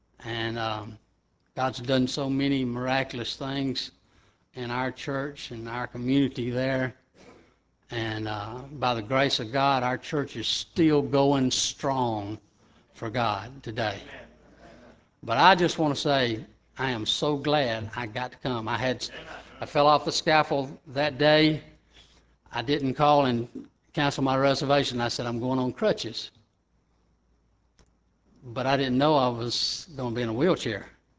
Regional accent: Alabama, United States; and I'm from Alabama, you know. No Yankees ever said, hey, to me, you know.

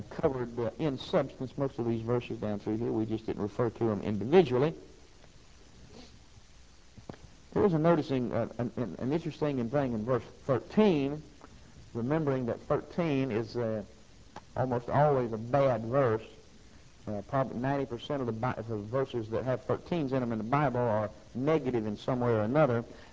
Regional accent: United States; I'm American. I get my opinion.

